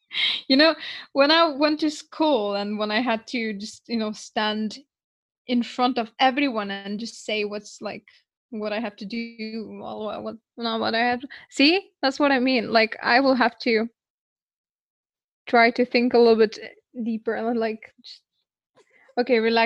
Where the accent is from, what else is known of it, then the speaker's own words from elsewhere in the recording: Lithuania; also born or lived in United Kingdom; I'm from Lithuania. I lived in the UK where I absolutely met you, obviously. Yes. I lived in the UK for nearly 3 years.